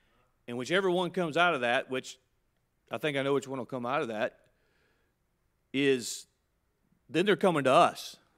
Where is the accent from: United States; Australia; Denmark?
United States; Now, I think, you know, I'm an American. I think America ought to be first.